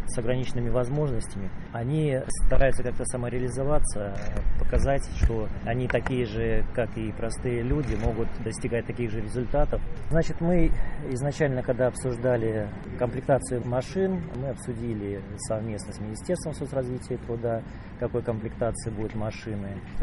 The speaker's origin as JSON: {"language": "Russian", "region": "Minsk", "country": "Belarus", "tie": "born or raised there", "moved": "as an adult", "lives_now": "Russia", "said": "Я сам уроженец города Минска. Я закончил там Академию физкультуры. Тренировался за Беларусь, выступал за Беларусь долгое время."}